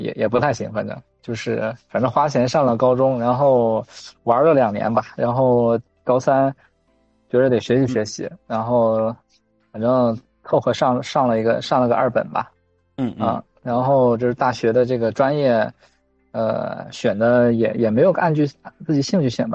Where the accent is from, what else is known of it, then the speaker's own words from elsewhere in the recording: Yantai, Shandong, China; 然后我是在一个，烟台市，因为是海边城市嘛，我是在海边的一个县城长大的，